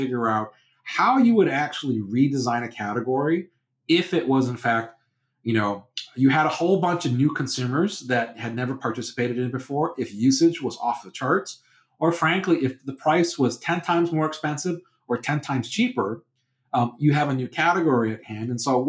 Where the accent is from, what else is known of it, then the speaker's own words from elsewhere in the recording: United Kingdom; you know, we're British. It's about being respectful and polite to your, you know, people.